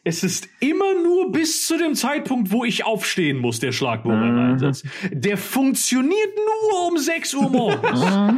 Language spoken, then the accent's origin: German; Spain; komme ich halt aus Spanien, wo es die ganze Nacht einfach unglaublich laut ist.